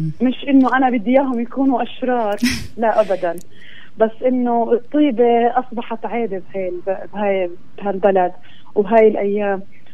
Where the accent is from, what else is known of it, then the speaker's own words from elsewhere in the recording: Saudi Arabia; انا ما كنت هون ولا عشت طفولتي هون كمان، يعني انا كنت في السعوديه وعشت طفولتي وتربيت انا واخوتي في السعوديه